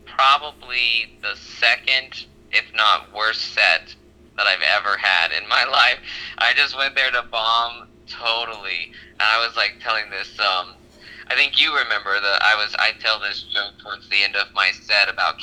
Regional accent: Florida, United States; also born or lived in Orlando / St. Augustine; Well, born and raised in Florida. I was born in Orlando. I lived in St. Augustine.

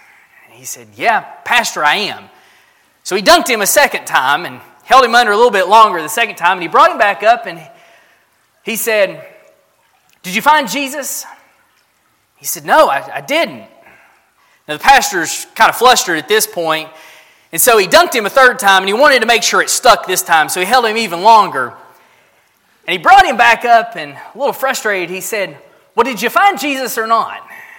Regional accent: United States; I am from the Carter County area, and growing up in a little mountain community like that comes with all of the typical mountain stories about life and about living.

